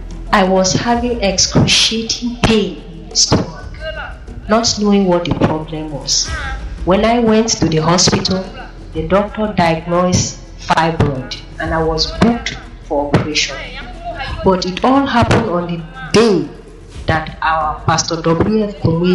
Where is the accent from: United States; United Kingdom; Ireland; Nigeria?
Nigeria; Taraba; I'm from Gaso local government area of Taraba State.